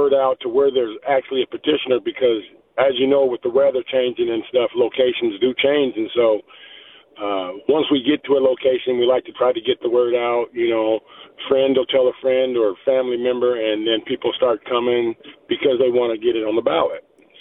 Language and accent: English; Utah, United States; which I'm from Texas, born and raised in Utah, but live in Texas.